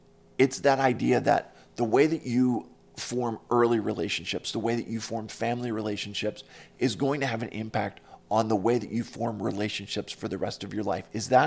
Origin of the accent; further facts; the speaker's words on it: Pittsburgh, Pennsylvania, United States; But my favorite guests are my hometown Pittsburgh people